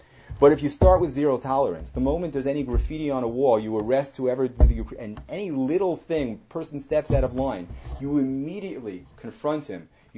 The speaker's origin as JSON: {"language": "English", "region": "New Jersey", "country": "United States", "said": "I mean, I'm from New Jersey. It's easy for me to talk."}